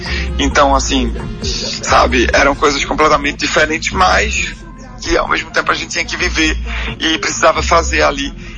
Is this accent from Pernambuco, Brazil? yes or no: yes; Garanhuns, Pernambuco, Brazil; moved away; also born or lived in Recife; Eu saí de Garanhuns tem muito tempo já. Eu tava em Recife tem uns 15 anos.